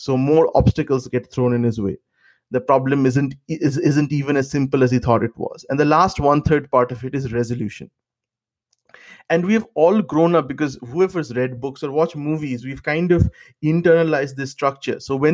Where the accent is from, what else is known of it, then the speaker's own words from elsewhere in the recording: India; For us growing up in India in those times without social media